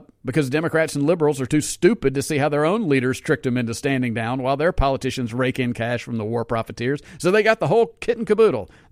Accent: New York City, New York, United States; born there; it's luck that I was born in Queens, New York, and not in Kabul, Afghanistan. It's luck. I didn't earn that. I just popped up, and I had a middle-class family in New York. I moved to Mississippi.

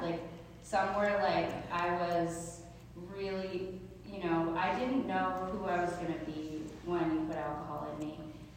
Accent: New Hampshire, United States; So I grew up in New Hampshire, and I also was kind of like a serious kid, and I got held back from kindergarten.

